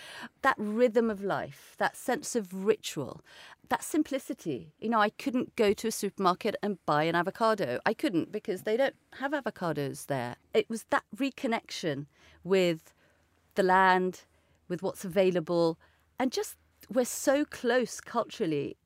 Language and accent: English; Iran; I'm from Iran, and everything about the lifestyle there in Florence was so reminiscent of my childhood in Iran.